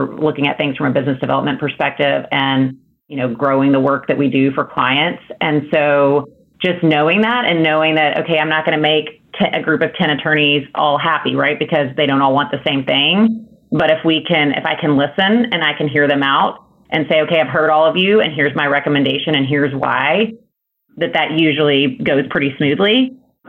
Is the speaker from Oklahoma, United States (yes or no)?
no; Memphis, Tennessee, United States; I'm originally from Memphis, wanting to get back to Tennessee and moved to Nashville